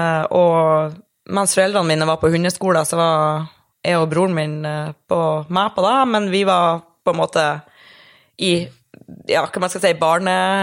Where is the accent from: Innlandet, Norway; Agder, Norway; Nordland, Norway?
Nordland, Norway; Mosjøen; fordi at jeg var en del hjemme I Mosjøen I helgen